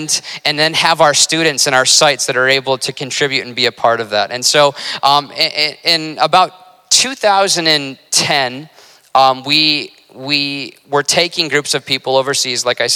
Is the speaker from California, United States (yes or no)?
no; Michigan, United States; But when I grew up, the church that I grew up in Michigan, when I would enter into the lobby